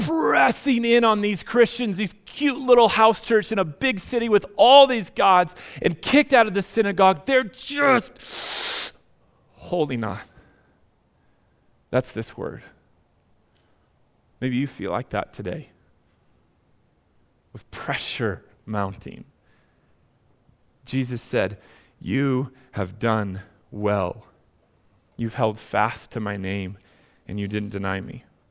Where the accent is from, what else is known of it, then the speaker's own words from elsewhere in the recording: Minnesota, United States; I'm totally Minnesotan, super proud of that, right?